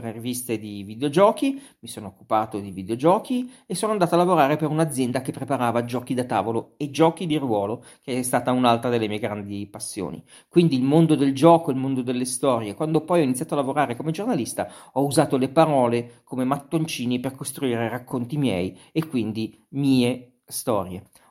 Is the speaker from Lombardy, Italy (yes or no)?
yes; Milan, Lombardy, Italy; born there; Sono un autore di narrativa per ragazzi lombardo, sono nato a Milano, adesso vivo nei monti, tra i monti della Valsassina, a nord di Lecco.